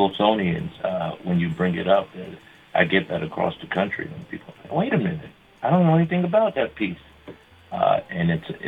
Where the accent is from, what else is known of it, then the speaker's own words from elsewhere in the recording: Florida, United States; No, I'm not. I'm actually from Florida, but I'm coming in from Texas where my spouse was getting her PhD.